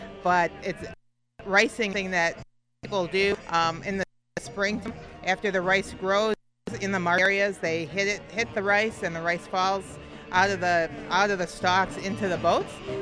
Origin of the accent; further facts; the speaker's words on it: Lansing, Michigan, United States; We're from Lansing, so this is our home